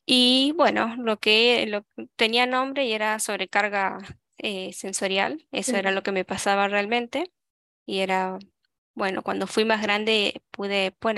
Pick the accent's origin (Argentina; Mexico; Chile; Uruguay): Argentina; soy de Argentina, tengo 28 años